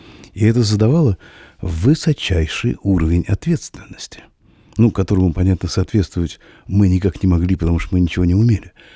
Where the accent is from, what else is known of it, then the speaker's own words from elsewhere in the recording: Saint Petersburg, Russia; Я вырос в Петербурге 60-х-70-х годов. Именно в Петербурге, а не в Ленинграде.